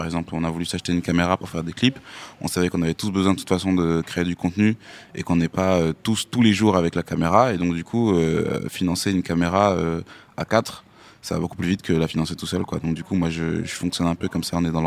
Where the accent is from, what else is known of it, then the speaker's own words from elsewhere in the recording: Amiens, Hauts-de-France, France; Donc, c'est ça ma région d'origine, donc c'est la Somme, le Nord maintenant, parce qu'il y a eu une fusion.